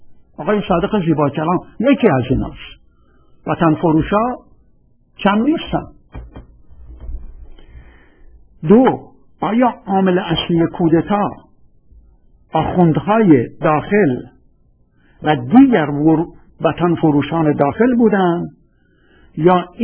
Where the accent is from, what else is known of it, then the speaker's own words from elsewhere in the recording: Khuzestan, Iran; بنده که بچه خوزستانم میدونم یعنی چه